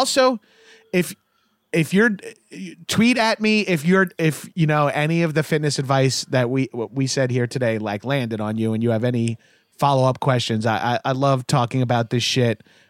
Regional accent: New York, United States; One lady's from Queens. I said, oh, I'm from Long Island.

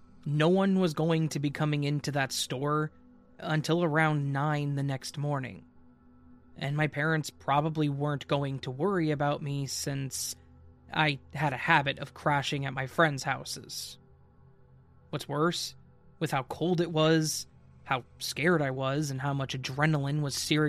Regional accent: Minnesota, United States; now in Texas, United States; I'm from Minnesota, but I moved to Texas for school and was planning to move back once I graduated.

